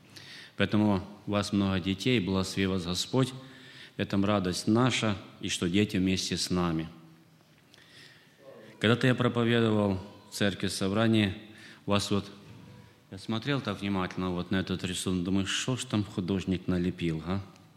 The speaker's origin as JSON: {"language": "Russian", "region": "Chișinău", "country": "Moldova", "said": "Я сам из Кишинева, из Молдавии."}